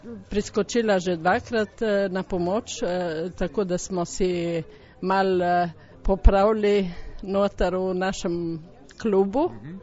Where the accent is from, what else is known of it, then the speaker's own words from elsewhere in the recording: Ajdovščina, Goriška, Slovenia; now in Malmö, Sweden; Mi smo iz Malmeja, drugače sem pa iz Ajdoščine.